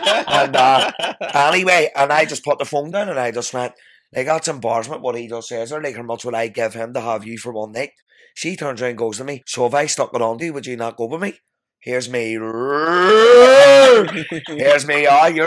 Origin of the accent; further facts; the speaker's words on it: Ireland; I'm an Irish man, you're an Irish man.